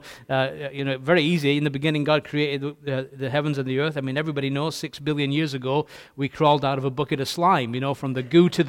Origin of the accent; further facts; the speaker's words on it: Leeds, Yorkshire and the Humber, United Kingdom; And we were involved in a little gospel hall in Leeds, my hometown.